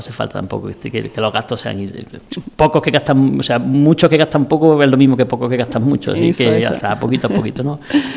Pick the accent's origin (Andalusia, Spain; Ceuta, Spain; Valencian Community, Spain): Andalusia, Spain; creo que somos los andaluces, especialmente, somos especialmente generosos